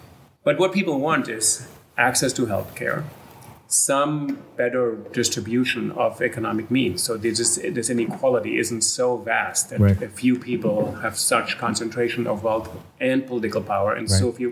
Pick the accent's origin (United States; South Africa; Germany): Germany; West Berlin, Berlin; And I grew up in West Berlin, next to East Germany.